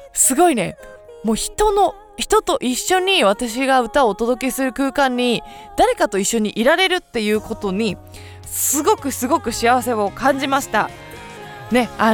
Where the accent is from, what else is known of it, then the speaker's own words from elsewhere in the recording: Nagano, Japan; now in Tokyo, Japan; 今回はねまあ地元の長野にいない、家族といないっていうのがね人生初めての経験なので